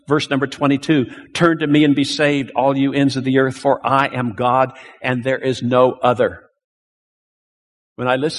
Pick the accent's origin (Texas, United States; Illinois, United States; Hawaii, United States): Texas, United States; Not where I come from. I'm from Texas. You don't do that in Texas.